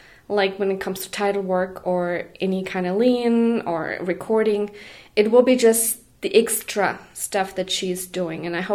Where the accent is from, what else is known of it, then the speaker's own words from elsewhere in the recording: Germany; moved away as an adult; now in United States; and I'm originally from Germany. I came to the United States in 2012.